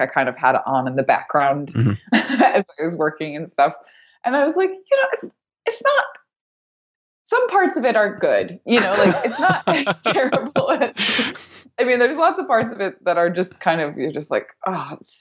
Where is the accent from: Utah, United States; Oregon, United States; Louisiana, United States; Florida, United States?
Oregon, United States; Like I grew up not in Portland, kind of outside of Portland.